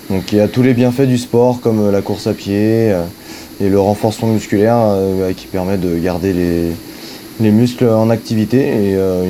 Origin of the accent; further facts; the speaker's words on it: Talmont, Pays de la Loire, France; j'ai grandi à Talmont et je suis ensuite parti à mes 19-20 ans au club de la Chaise Giraud.